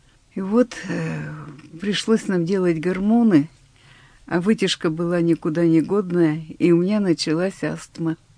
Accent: Sysert, Sverdlovsk Oblast, Russia; born there; А я родилась на Урале. И пригодилась, видно, здесь. Где бы в жизни ни бывало, душа просится в Сысерти. Там такие красивые места, хорошие люди, дом наш на берегу речки, за огородом лес.

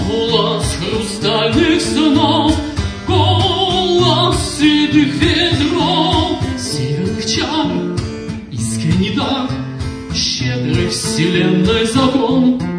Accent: Yekaterinburg, Sverdlovsk Oblast, Russia; now in Polevskoy, Russia; живу в теплом, южном, солнечном городе Полевском. И специально сюда приехал. Раньше я здесь жил в Екатеринбурге, я екатеринбуржец. Но сейчас живу там.

